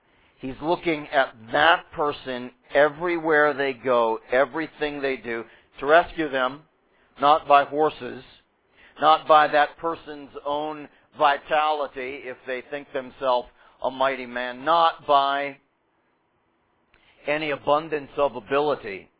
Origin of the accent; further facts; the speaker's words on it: Pittsburgh, Pennsylvania, United States; growing up in the Pittsburgh area